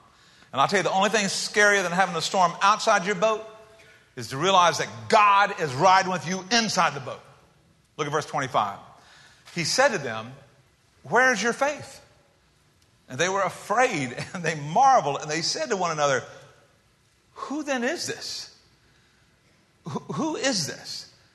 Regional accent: South Carolina, United States; I grew up in South Carolina, where all the really godly people grew up. But anyway, I grew up near Lake Moultrie in South Carolina.

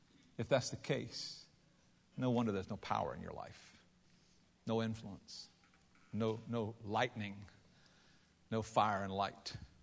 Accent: United States; as an American who is also a fully devoted follower of Jesus

